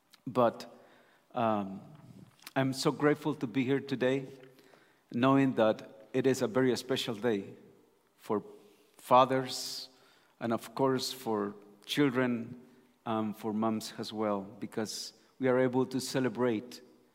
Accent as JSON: {"language": "English", "country": "Costa Rica", "said": "I am from Costa Rica."}